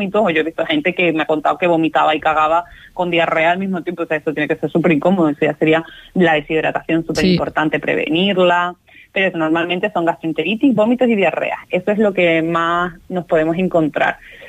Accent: southern Spain, Spain; sobre todo en nosotros en el sur de España, tanto Andalucía como Canarias son los que tenemos que tener especial cuidado

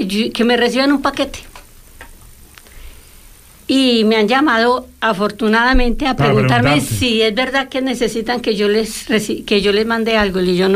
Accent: Colombia; yo soy colombiana

